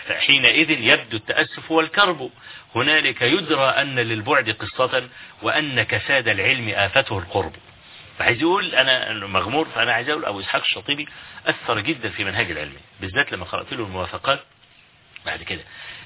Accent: Huwayn, Kafr El Sheikh Governorate, Egypt; حوين. يعني قرية قابعة كده في مركز تبع مركز الرياض في محافظة كفر الشيخ،

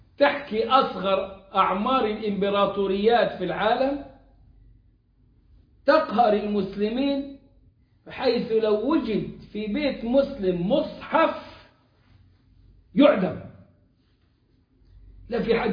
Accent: Egypt; ما فيش دلوقتي الشرقية دي إلا المنطقة الشرقية في السعودية والشرقية اللي عندنا في مصر

